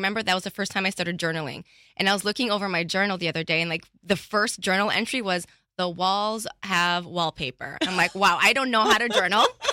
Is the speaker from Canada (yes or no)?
yes; Canada; I'm Canadian and I'm no longer engaged.